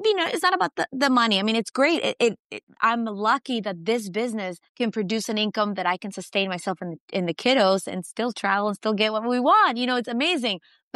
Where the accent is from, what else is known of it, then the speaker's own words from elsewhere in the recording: California, United States; born there; So I was born in California.